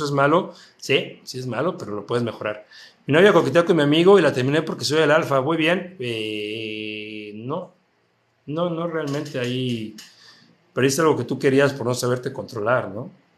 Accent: Mexico; De México, aquí tienen su casa.

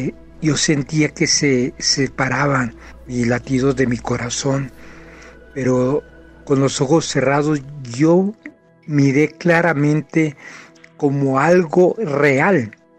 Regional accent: Los Reyes La Paz, State of Mexico, Mexico; del Estado de México, Rey y La Paz.

